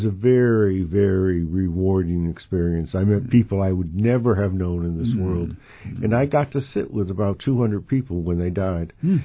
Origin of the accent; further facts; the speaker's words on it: Bridgeport, Connecticut, United States; I grew up in Bridgeport. I'm one of 10 children, number 4.